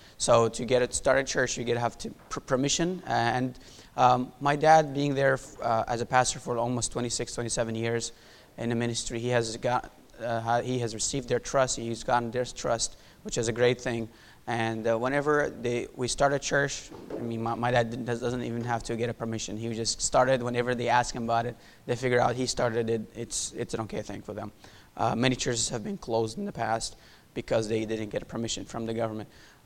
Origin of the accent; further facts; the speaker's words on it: Syria; moved away as an adult; I'm originally from Syria. I was born and raised in Syria. For 19 years, I lived there. My dad is a pastor in Syria. So all my life I've been a Christian.